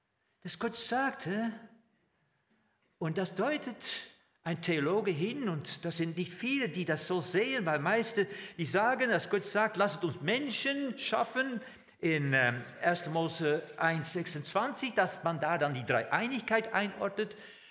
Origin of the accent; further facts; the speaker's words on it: Netherlands; German is a second language; now in Germany; zum ersten Mal habe ich erkannt, wie ich als Holländer anders denke.